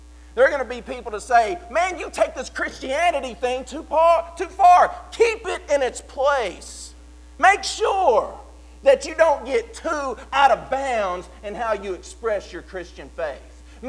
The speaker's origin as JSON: {"language": "English", "region": "Kentucky", "country": "United States", "tie": "born or raised there", "said": "I grew up in Kentucky, and I grew up in the suburbs. I'm not much of a country boy, even though I have an accent."}